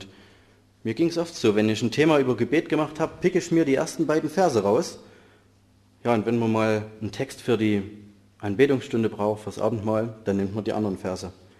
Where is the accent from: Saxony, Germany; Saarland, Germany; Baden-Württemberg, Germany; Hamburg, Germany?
Saxony, Germany; Vielau; ich komme aus Vielau, ich arbeite auch fast in Vielau als Maschinenbauingenieur, bin 27, verheiratet